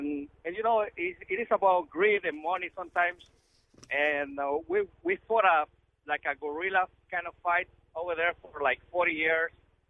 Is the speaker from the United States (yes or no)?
no; Guatemala; I like your topic today because I'm from Guatemala